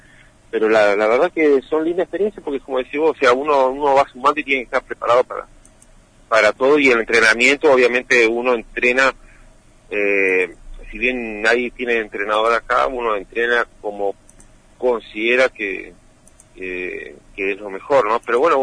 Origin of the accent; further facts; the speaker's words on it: Los Antiguos, Santa Cruz, Argentina; acá zonal entre nosotros, que soy de Los Antiguos